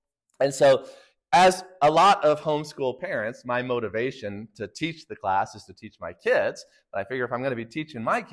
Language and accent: English; Lincoln, Nebraska, United States; I grew up in and around Lincoln, and I did public schools, and I graduated high school back in 93